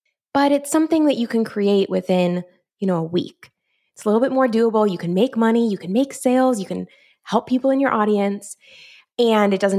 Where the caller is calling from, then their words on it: Nashville, Tennessee, United States; I'm in Nashville, so middle of the U.S., and happy to be here.